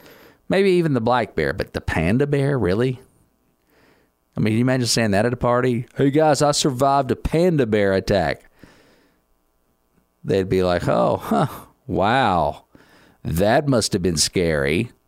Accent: United States; other than the fact that I'm an American and who gets elected matters.

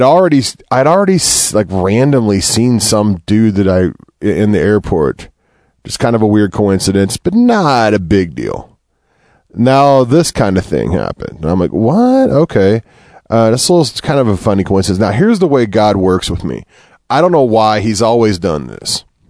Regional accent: Missouri, United States; some people I was right behind in line in LaGuardia who are from my hometown in Missouri.

